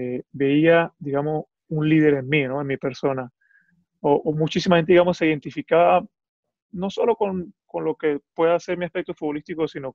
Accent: Venezuela; creo que soy actualmente, o me faltará un partido, o ya lo soy, el jugador venezolano que más veces ha llevado la cinta capitán en el brazo

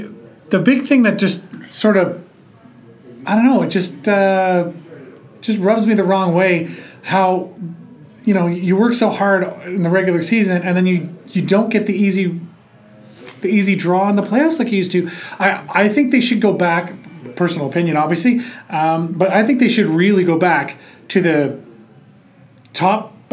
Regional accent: Nova Scotia, Canada; and I'm from Nova Scotia

